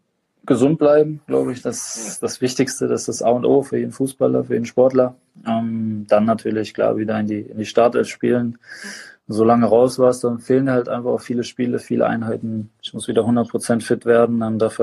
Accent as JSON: {"language": "German", "region": "North Rhine-Westphalia", "country": "Germany", "tie": "born or raised there", "said": "ich komme ja aus der Nähe von Dortmund, bin ja da groß geworden"}